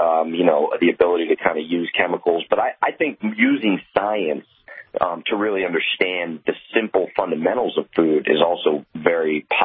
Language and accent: English; Bridgewater, New Jersey, United States; now in California, United States; So I'm a Taylor Ham guy, so I'm more northern Jersey, Bridgewater.